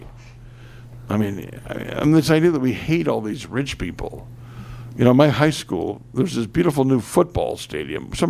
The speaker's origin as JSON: {"language": "English", "town": "Lafayette", "region": "Indiana", "country": "United States", "tie": "born or raised there", "said": "But he's from my hometown of Lafayette. He spent $1.5 million or something on this new performing arts center at my high school."}